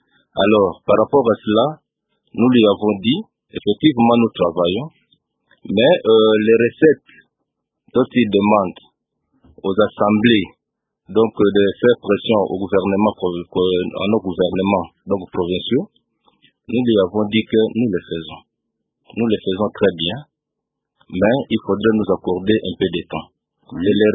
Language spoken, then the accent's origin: French; DR Congo; je suis congolais